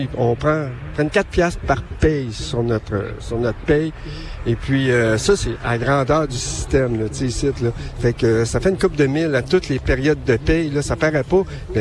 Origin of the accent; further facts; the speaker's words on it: Rouyn-Noranda, Quebec, Canada; Moi, je viens de l'Abitibi-Témiscamingue. J'étais de Rouyn-Noranda. Je suis débarqué ici pour des raisons personnelles avec ma conjointe.